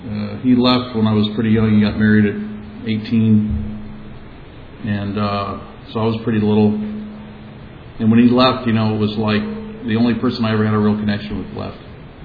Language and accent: English; La Habra, California, United States; I grew up in La Habra in the hills. My parents built a home there in the 50s. And there was avocado groves and orange groves and lemon groves.